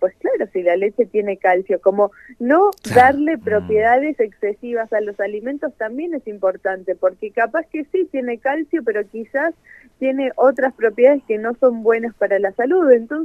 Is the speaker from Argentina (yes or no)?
yes; Necochea, Buenos Aires Province, Argentina; now in Buenos Aires, Argentina; Yo soy de Necochea y hace muy poquito que estoy acá en Buenos Aires.